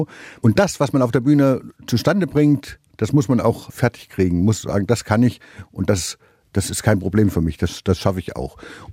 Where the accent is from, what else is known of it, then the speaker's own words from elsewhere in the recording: Taubach, Thuringia, Germany; Also ich bin in Taubach aufgewachsen